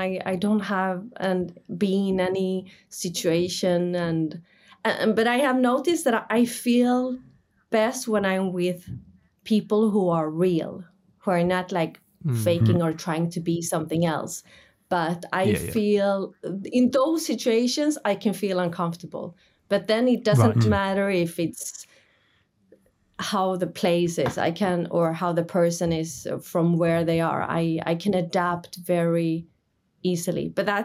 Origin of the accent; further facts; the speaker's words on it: Malmö, Skåne, Sweden; English is a second language; I was born in Malmö, south of Sweden. And my mother is from Greece, my father from Hungary.